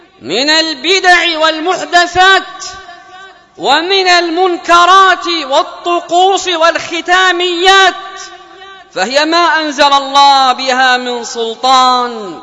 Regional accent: Yemen

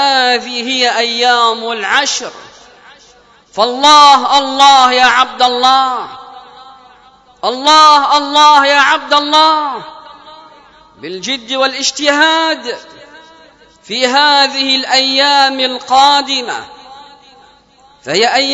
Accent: Yemen; اللهم من أراد بلادنا اليمن وسائر بلاد المسلمين بخير فوفقه لكل خير

